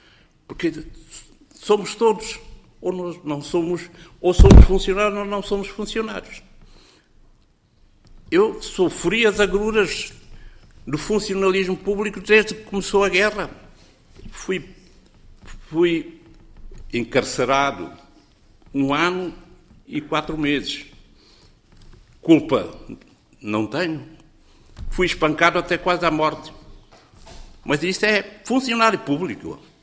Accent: Portugal; Eu estou aposentado. Sou aposentado português. Continuo a dizer que eu sou português.

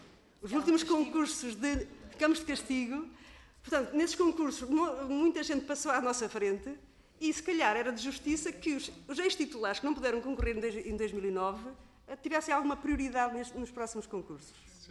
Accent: Portugal; Nós somos portugueses.

